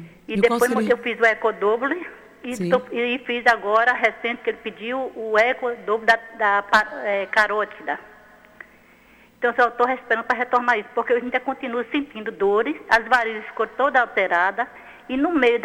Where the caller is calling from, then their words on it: Camaçari, Bahia, Brazil; eu sou daqui de Camaçari.